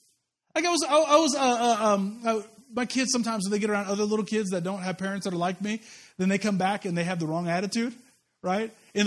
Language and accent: English; United States; especially as an American.